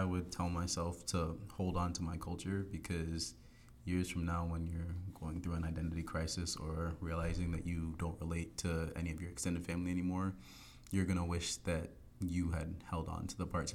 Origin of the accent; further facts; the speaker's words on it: Barbados; moved away; growing up in Barbados, like we knew we were black